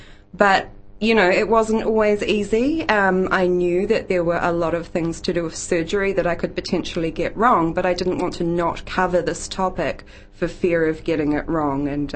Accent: Tasman, New Zealand; Growing up in New Zealand, swimming in the Takaka River, growing up, you know, in Golden Bay

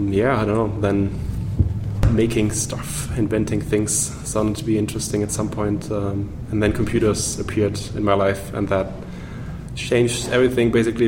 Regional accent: Germany; English is a second language; I grew up in Germany, in a very rural area, very close to the Netherlands.

